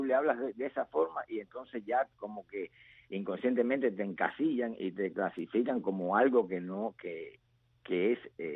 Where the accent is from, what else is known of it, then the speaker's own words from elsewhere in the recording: Havana, Cuba; also born or lived in Holguín; estoy inscrito en Holguín, pero no sé de Holguín absolutamente nada. No, o sea, yo toda mi vida la viví en La Habana, porque me llevaron de brazos para La Habana